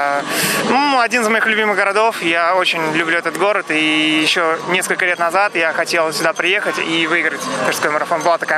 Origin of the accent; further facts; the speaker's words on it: Saint Petersburg, Russia; я из Санкт-Петербурга.